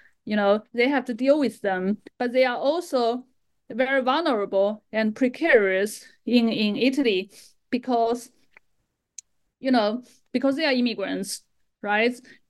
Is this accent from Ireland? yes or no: no; China; English is a second language; I grew up in China